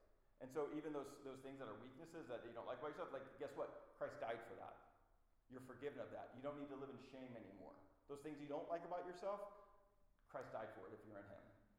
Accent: St. Louis, Missouri, United States; from St. Louis. Okay, being from St. Louis affects who I am.

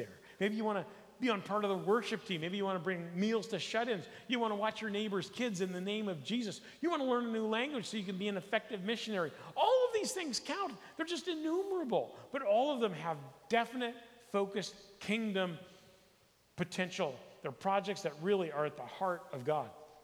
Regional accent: United States; I grew up in the United States where a vine, to me, was something that Tarzan swung in on, you know?

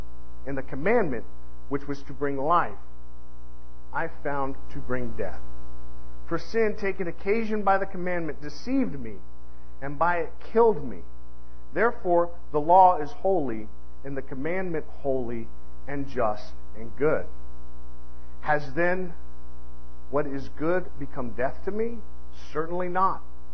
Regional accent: Arkansas, United States; I'm from Arkansas, and I know that's not a word. But I spent 20 years in the military

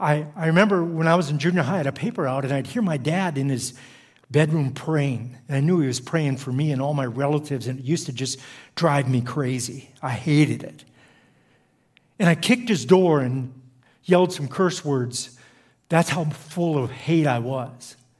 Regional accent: Iowa, United States; moved away as an adult; now in Los Angeles, United States; So I moved from Iowa all the way to Los Angeles.

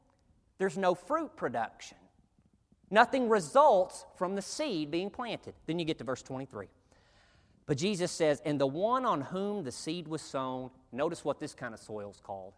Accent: Arkansas, United States; I'm from Arkansas out in the country. I know what he means when he said, my want to got fixed.

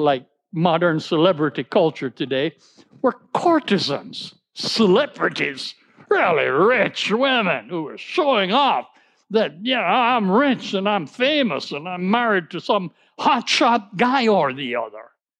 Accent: Jamaica; I don't know which one I'm supposed to say because I'm Jamaican and I'm totally mixed up.

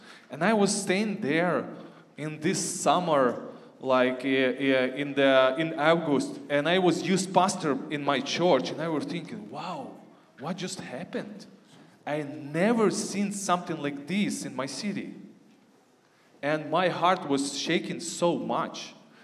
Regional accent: Ukraine; English is a second language; If you hear this weird accent, I'm from Ukraine and I live in Ukraine

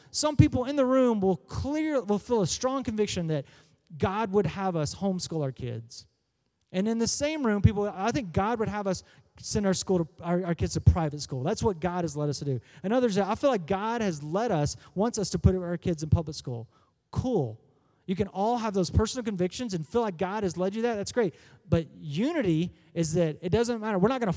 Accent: Waco, Texas, United States; I grew up in Waco, all right? I went to Baylor, and I was there in Waco as Baylor pulled away from the Texas Baptist Convention

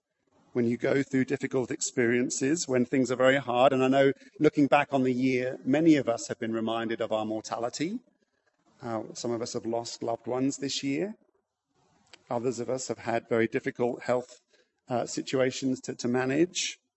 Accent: United Kingdom; I'm a Brit, so I know about talking about the weather.

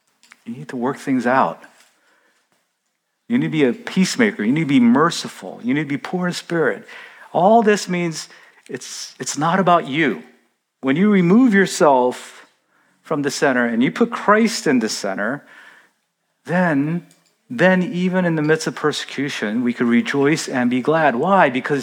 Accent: South Korea; when I was growing up in Korea, they would just salt and dry fish all year

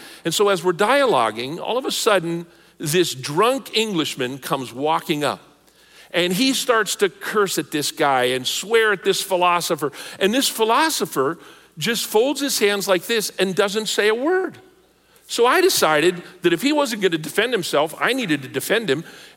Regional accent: Pennsylvania, United States; I was born and raised in Western PA. I had a very limited reality.

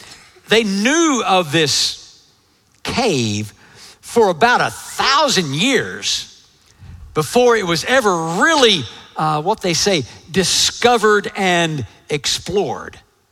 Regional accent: Lamesa, Texas, United States; Now, I grew up way out in West Texas, a little farming community, La Mesa, Texas. We were only about an hour and a half, maybe, from Carlsbad, New Mexico.

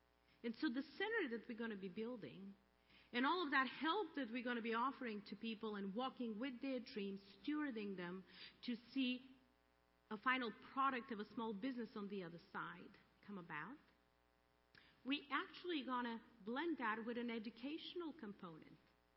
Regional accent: Bulgaria; accent: Bulgarian; English is a second language; like my femaleness and my Bulgarian background and my accent with which I will be preaching the gospel

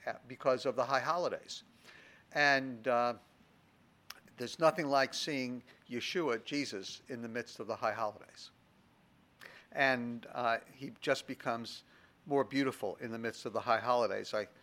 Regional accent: New York, United States; So today, of course, is September 11th, and I am a New Yorker.

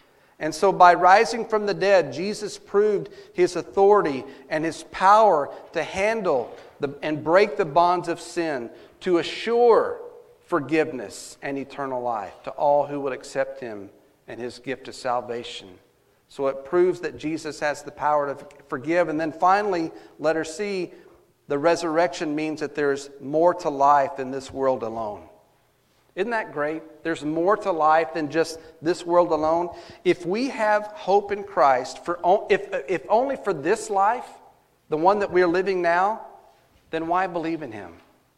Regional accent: Glen Rose, Texas, United States; Whenever I'm down in my hometown of Glen Rose and down in Texas, I always take time to visit Squaw Creek Cemetery.

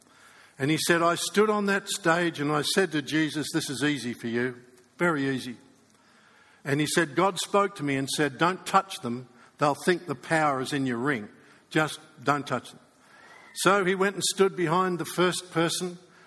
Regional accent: Australia; And by the way, I'm an Australian, so I live with skepticism all the time.

